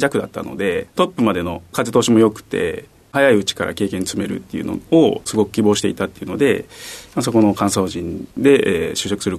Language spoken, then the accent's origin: Japanese; Hyogo, Japan; also born or lived in Osaka; 生まれは兵庫県でして、大阪と兵庫県、2つの府県をまたがって高校生まで育ってます。